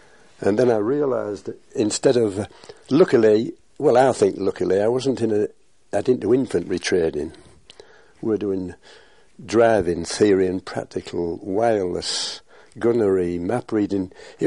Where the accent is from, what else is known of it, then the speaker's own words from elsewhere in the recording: Hull, Yorkshire and the Humber, United Kingdom; born there; I was born in Hull, or Kingston upon Hull, August the 18th, 1919.